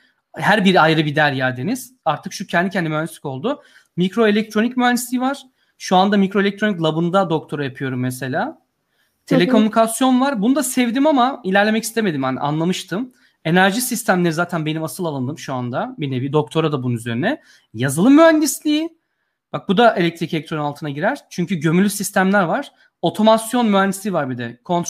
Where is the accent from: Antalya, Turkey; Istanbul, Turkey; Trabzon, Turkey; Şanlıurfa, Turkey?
Antalya, Turkey; also born or lived in Yozgat; Ben çocukken Yozgat'ta doğdum. Sonra Antalya taşındık 5 yaşından sonra. Doğum yerim Yozgat.